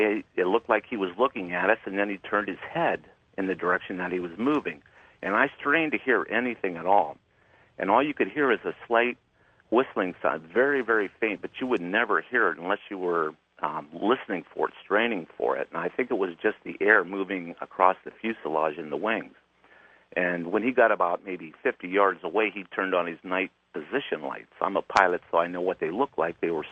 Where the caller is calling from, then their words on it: Ohio, United States; from Ohio, by the way.